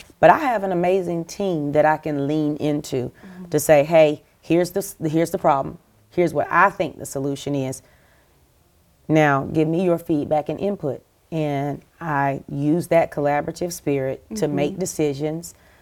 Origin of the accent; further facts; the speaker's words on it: South Carolina, United States; now in Arizona, United States; South Carolina girl. And so even in Arizona, they're like, where are you from? South Carolina. Yeah, we can tell. The accent. I'm not going to lose my accent.